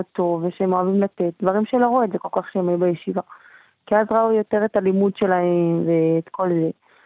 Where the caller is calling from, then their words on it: Modi'in Illit, Judea and Samaria Area, Israel; כן, שלום, אני ממודיעין